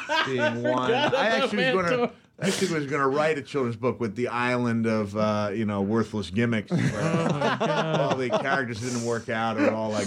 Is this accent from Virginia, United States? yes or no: no; Memphis, Tennessee, United States; And growing up in Memphis, like you said, you would look at it, and how did you term it?